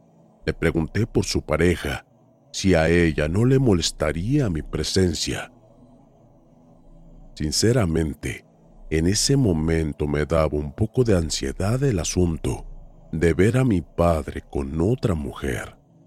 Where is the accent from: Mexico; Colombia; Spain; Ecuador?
Mexico; Aguascalientes; Soy de Aguascalientes, México.